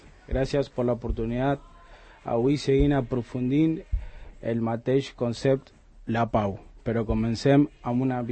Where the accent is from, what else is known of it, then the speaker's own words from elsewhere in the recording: Argentina; Soc argentí.